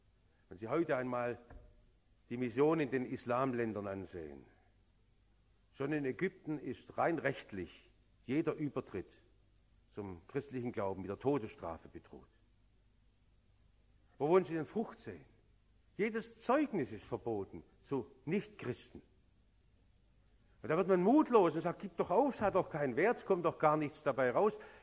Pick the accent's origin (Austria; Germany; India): India; die das Evangelium bei uns in Indien bekämpfen und sagen, das ist doch egal, das ist doch Sozialarbeit. Und die wissen gar nicht, was sie uns damit antun.